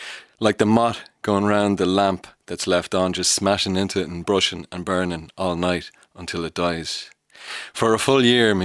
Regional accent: Dundalk, County Louth, Ireland; Yeah, well, I'm from Dundalk. Spent a lot of time abroad after graduating from college.

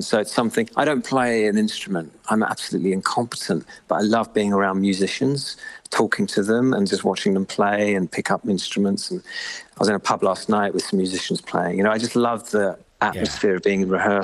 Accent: London, United Kingdom; I'm from the south of England. I'm from London, and there aren't many brass bands in London.

